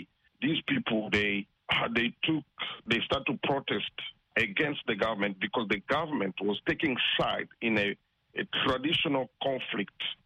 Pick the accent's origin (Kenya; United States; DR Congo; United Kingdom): DR Congo; Kasai; But I am an analyst from Congo, and my origins from the Kasai region.